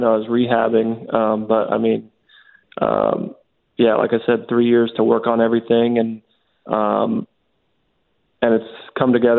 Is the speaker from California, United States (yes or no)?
yes; California, United States; I'm from Southern California, and we're in the state capital, but I've never been here before.